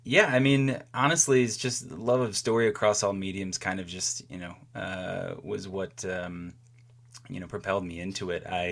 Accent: Bowie, Maryland, United States; I grew up in Bowie, Maryland, and there was the PG County Library there.

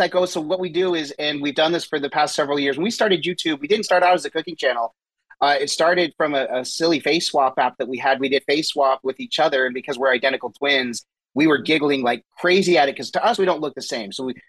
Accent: Utah, United States; We grew up actually in Utah, and so we did have a grill out on our patio

